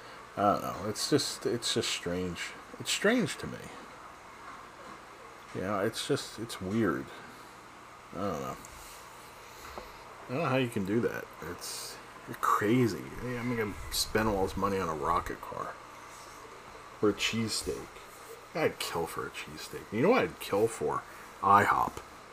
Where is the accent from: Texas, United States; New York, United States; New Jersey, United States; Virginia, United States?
New Jersey, United States; when I lived in New Jersey, and growing up in New Jersey, you know, I would barbecue all the time on the grill on the deck of my house.